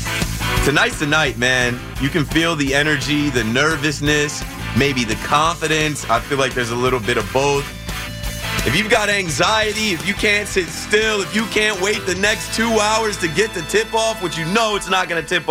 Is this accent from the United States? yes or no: yes; New York, United States; I'm just a New Yorker rooting for New York to win and end the series.